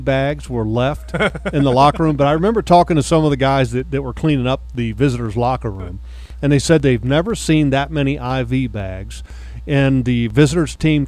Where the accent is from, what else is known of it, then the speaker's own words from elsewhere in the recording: Virginia, United States; I mean, I grew up in Northern Virginia. You know, everybody was a Redskins fan.